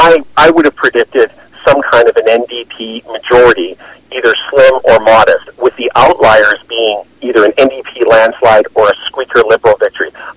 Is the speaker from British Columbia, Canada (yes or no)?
yes; British Columbia, Canada; I wasn't in the Okanagan, even though I grew up in the Okanagan.